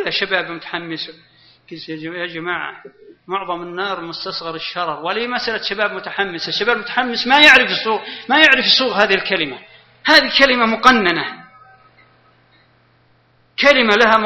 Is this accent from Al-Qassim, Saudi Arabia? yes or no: yes; Al-Qassim, Saudi Arabia; لا أقصد يعني لأني أنا من القصيم